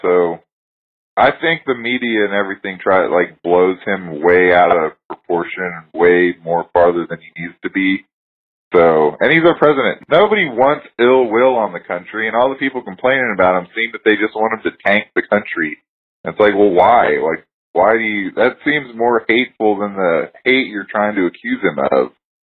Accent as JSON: {"language": "English", "region": "Oregon", "country": "United States", "said": "because I'm originally from Oregon"}